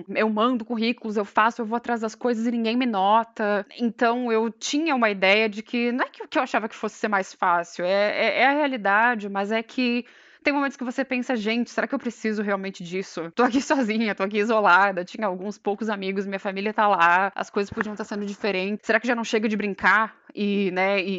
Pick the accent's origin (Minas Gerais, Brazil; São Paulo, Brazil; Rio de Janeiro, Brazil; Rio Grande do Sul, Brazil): Rio Grande do Sul, Brazil; moved away as an adult; além de eu ter 19 anos quando eu saí do Brasil, eu era um bichinho do mato. Então, quer dizer, o rolê pra mim era ir pra Porto Alegre, que era a capital do estado.